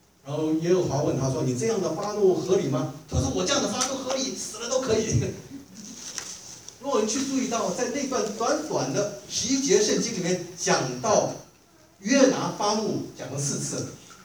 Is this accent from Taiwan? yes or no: no; China; 我中国人不是有这样的形容词吗？叫鼻孔冒烟